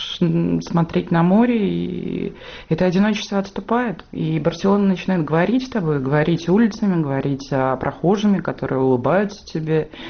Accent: Pyatigorsk, Stavropol Krai, Russia; also born or lived in Caucasus; Я росла в Пятигорске, в Минводы. И там, конечно же, культура вина намного-намного сильнее, чем культура водки.

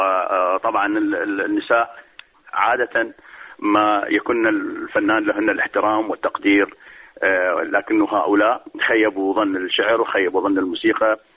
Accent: Iraq; أما في بلدنا العراق الحال تقريبا نقدر نقول يمر بردة كبيرة

